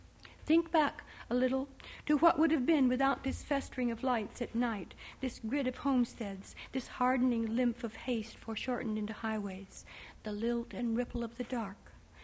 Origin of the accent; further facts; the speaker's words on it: Midwest, United States; Being a Midwesterner, I have written about my native region